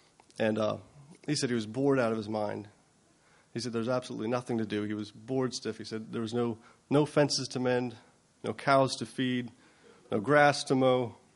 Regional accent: California, United States; Like I said, I was from California.

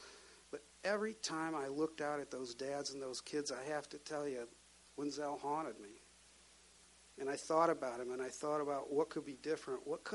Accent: Michigan, United States; I was a child of the 70s. I grew up in Michigan.

